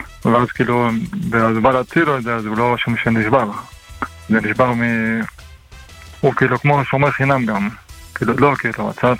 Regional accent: Jerusalem, Jerusalem District, Israel

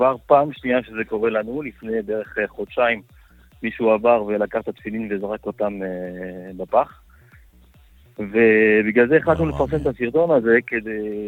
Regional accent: France; now in Israel; ואנחנו פשוט עלינו מצרפת לפני 20 שנה, התרגלנו לאנטישמיות בצרפת, אבל פה בארץ זה דבר כזה

